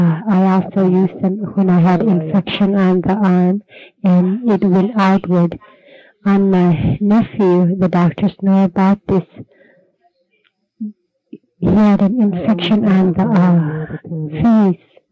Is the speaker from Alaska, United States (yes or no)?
yes; Atqasuk, Alaska, United States; I'm from Atkasuk, and there's a whole bunch of Saudi Arabia, and they're close by from Atkasuk.